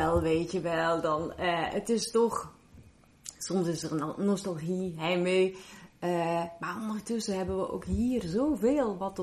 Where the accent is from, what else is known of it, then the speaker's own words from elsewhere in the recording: Merchtem, Flemish Brabant, Belgium; Ik kom uit België, Vlaanderen. Mm-hmm. En ik ben geboren en getogen, zoals ze dat zo mooi noemen, in Merchten. En dat is een klein dorpje, nou ja, klein. Maar, aan de rand van Brussel, de Vlaamstalige rand van Brussel.